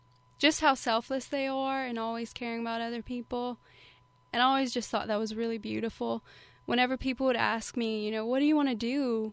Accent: St. Martinville, Louisiana, United States; Well, I grew up 30 minutes from here in a small town, St. Martinville.

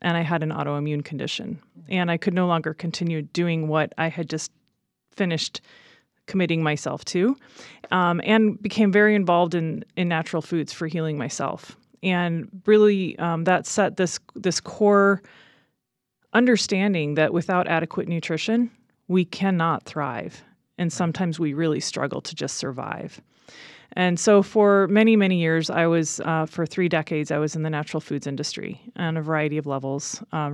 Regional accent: Midwest, United States; I'm from the Midwest. I grew up around the Great Lakes, and my sister was the first one to move to the West Coast

